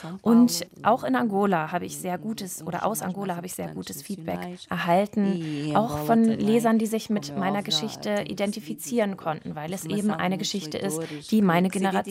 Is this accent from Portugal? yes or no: yes; Portugal; moved away; auch meiner Jugend in Portugal, über das Leben im Exil und auch diese Frage, die ich bereits erwähnt habe, egal wo man ist, immer als Ausländer wahrgenommen zu werden.